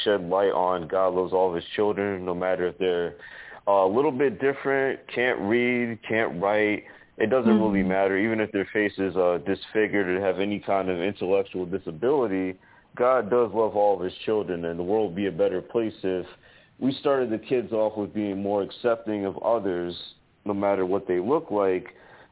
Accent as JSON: {"language": "English", "town": "East Hartford", "region": "Connecticut", "country": "United States", "also_born_or_lived": "Enfield", "said": "I'm from East Hartford, Connecticut. Recently moved out here about a year ago. Used to live in Enfield."}